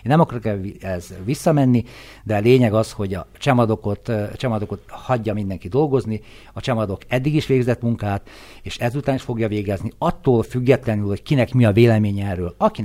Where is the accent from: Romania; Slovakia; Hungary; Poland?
Slovakia; hatékonyabban tudja szolgálni a felvidéki magyar közösséget, hogy magyarként tudjunk a saját szülőföldünkön érvényesülni.